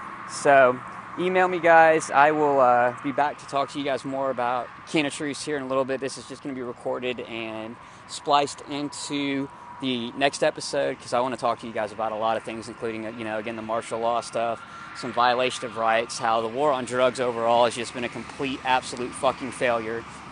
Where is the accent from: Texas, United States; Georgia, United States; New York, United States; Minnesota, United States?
Texas, United States; as an American citizen and as a Texas citizen, I really can't get in trouble for doing what I'm doing right now